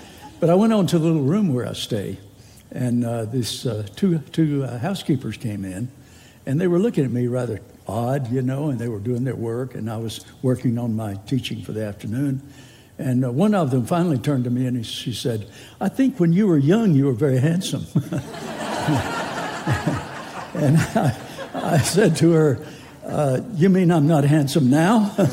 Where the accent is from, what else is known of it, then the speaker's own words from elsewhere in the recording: Liberty, North Carolina, United States; I'm from Liberty. And most people don't know where Liberty is. We went from three stoplights to two, I think, and they built the bypass around. But I always treasured Liberty as my hometown. It's where I grew up